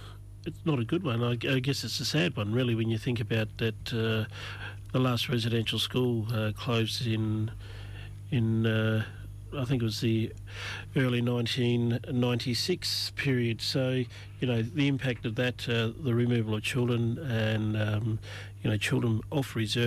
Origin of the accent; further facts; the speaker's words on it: Western Australia, Australia; My mob is Menang, Goring mob, also Wadandi, Bilman people, and also have connections into the Gascoyne region as well through great-grandmother on the Dalgety side.